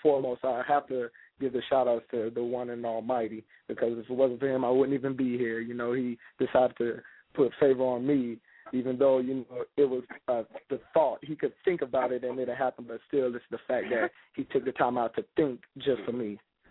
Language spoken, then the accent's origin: English; Miami, Florida, United States; born there; now in South Carolina, United States; I was born in Miami. I live in South Carolina.